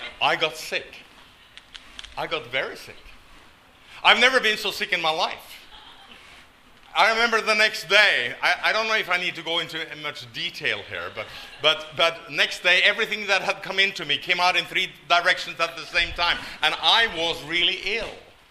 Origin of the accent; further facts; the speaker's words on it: Norway; I was born and raised in Norway